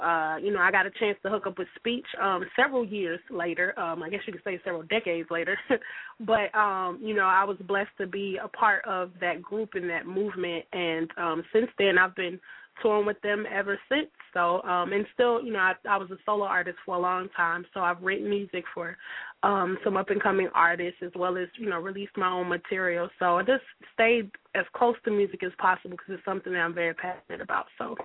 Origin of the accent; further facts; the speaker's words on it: Omaha, Nebraska, United States; I'm originally from Omaha, Nebraska. Love singing, been singing since I was a kid.